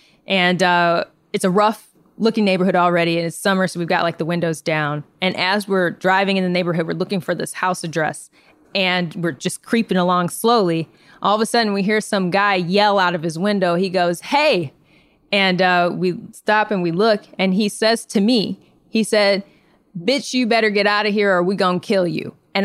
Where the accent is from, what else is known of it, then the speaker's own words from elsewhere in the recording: Detroit, Michigan, United States; Michigan, Detroit.